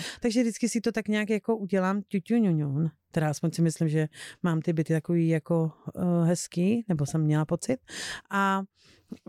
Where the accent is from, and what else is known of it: North, Czechia; born or raised there; also born or lived in Moravia